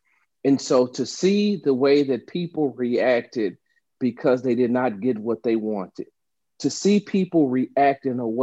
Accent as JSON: {"language": "English", "region": "Texas", "country": "United States", "said": "just like I'm proud to be from Texas, I'm proud to be from America."}